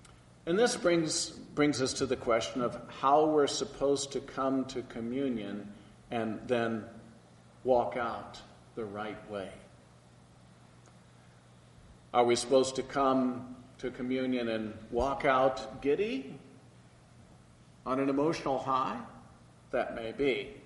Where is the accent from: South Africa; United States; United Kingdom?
United Kingdom; England; We Northern Europeans, we're supposed to suck it up. It's like my family. We're English. We don't laugh and we don't cry.